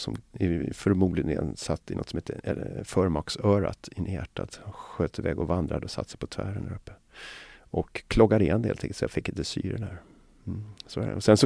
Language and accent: Swedish; Botkyrka, Stockholm County, Sweden; jag växte upp dels i Mälarhöjden då när jag var liten, och sen så växte jag upp i Alby Botkyrka